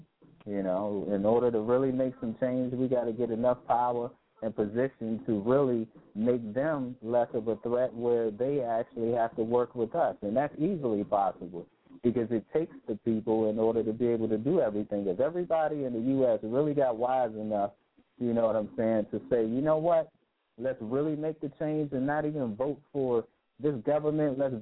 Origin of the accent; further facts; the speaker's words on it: New York, United States; Yeah, I'm gonna tell you, because I'm from New York, and I can tell you, Guru.